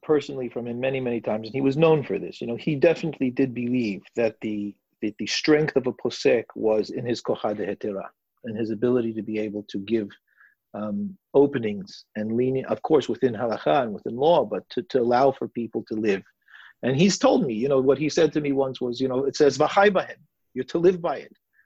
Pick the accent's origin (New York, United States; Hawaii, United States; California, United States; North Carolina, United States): California, United States; Los Angeles; You know, I grew up in Los Angeles.